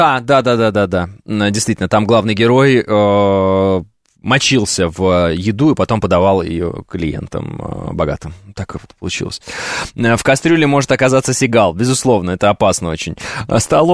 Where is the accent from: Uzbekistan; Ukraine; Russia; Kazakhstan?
Kazakhstan; Мы, казахи, любим конину